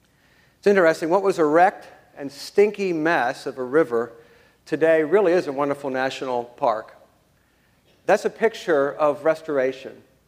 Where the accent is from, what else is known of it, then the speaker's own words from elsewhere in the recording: Akron, Ohio, United States; Nearby my hometown, actually I was raised closer to Akron, Ohio.